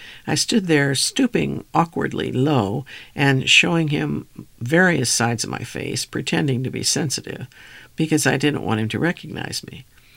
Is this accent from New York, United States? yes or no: yes; Bronx, New York, United States; One friend, Tommy Negron, who I grew up with in the South Bronx, was a piano tuner